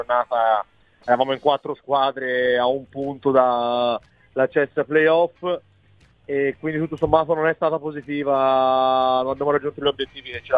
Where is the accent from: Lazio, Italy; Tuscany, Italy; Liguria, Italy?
Tuscany, Italy; Florence; da fiorentino ti dico che siamo abituati